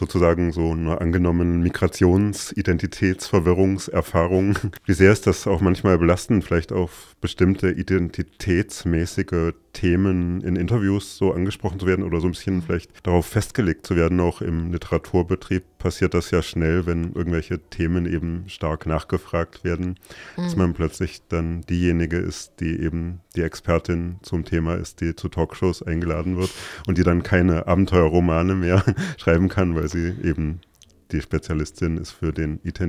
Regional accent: Kassel, Hesse, Germany; born there; ich bin in Kassel geboren

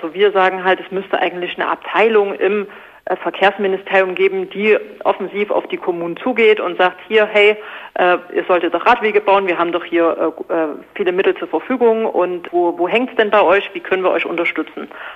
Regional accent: Dresden, Saxony, Germany; ich komme ja aus Dresden

